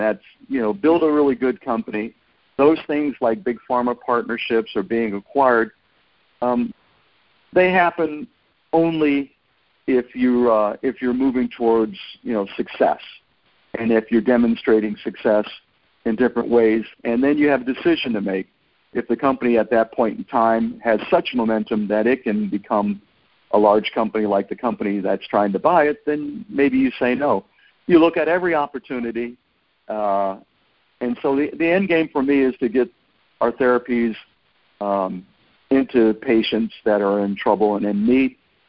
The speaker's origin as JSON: {"language": "English", "town": "Lorain", "region": "Ohio", "country": "United States", "tie": "born or raised there", "said": "I was born in Lorain, Ohio, which is right outside of Cleveland, so I did grow up a Browns fan"}